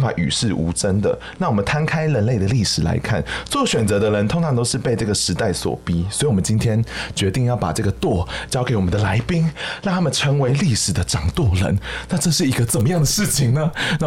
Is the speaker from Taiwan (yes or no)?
yes; Taiwan; 我觉得身为一个台湾人，我觉得我们都应该好好的思考这些事情